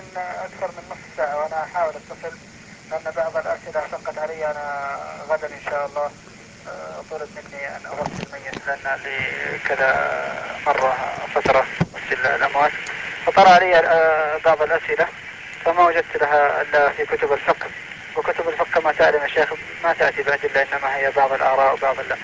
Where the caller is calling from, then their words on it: Saudi Arabia; قبل ما أنا أتكلم من السعودية.